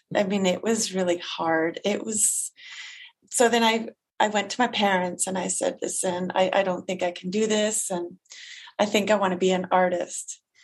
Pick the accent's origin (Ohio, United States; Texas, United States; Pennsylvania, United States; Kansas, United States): Pennsylvania, United States; also born or lived in Quebec, Canada; I mean, I grew up in Pennsylvania as well, you know, but it didn't have like the same energy, or, you know, like it didn't really feel like home where Quebec did.